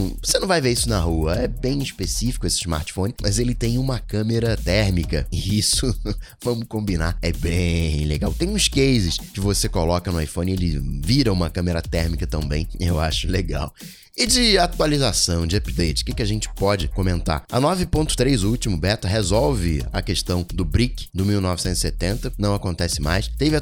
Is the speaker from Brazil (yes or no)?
yes; Brazil; born there; Porque, ok, eu nasci aqui no Brasil